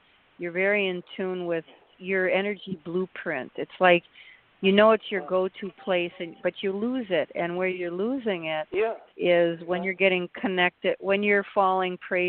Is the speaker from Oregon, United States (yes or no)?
no; Milwaukee, Wisconsin, United States; I grew up in Milwaukee.